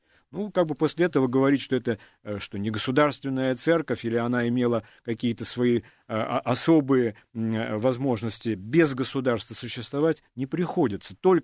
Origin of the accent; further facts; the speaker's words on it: Saint Petersburg, Russia; я помню еще с детства, я сам питерский